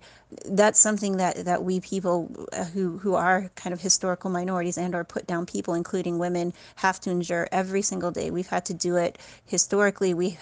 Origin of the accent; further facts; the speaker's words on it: Canada; I'm from Canada. I'm a physician who's also a woman of color.